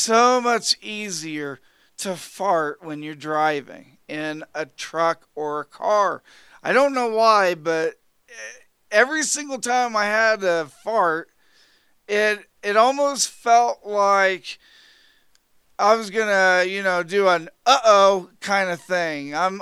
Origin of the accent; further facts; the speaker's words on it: Indiana, United States; It actually is in my home state, so that makes me really, really excited. If I ever ride to Indiana